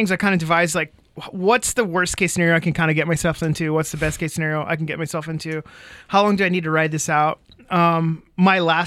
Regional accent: Seattle, Washington, United States; I grew up in Seattle and there's incredible dim sum. There's incredible regional Chinese food. I grew up around that.

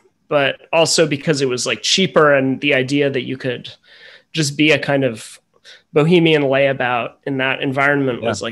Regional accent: Westchester, New York, United States; I was in Westchester, like in the suburbs outside of New York at that point, but so I was, you know, going into the city on weekends for shows and things like that.

